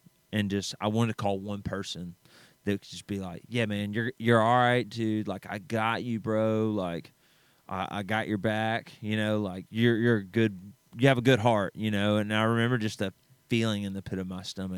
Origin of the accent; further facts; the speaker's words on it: Birmingham, Alabama, United States; I grew up in Birmingham, Alabama.